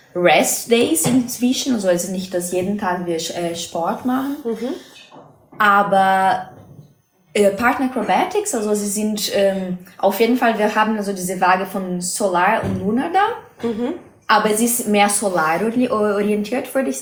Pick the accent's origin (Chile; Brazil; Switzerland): Brazil; German is a second language; also ich komme aus Brasilien, wie mhm, ich schon gesagt habe